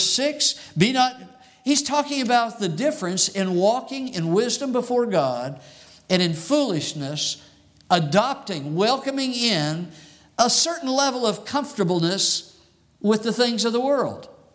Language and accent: English; Arizona, United States; I grew up in Arizona, and they teach us children how to watch out for quicksand.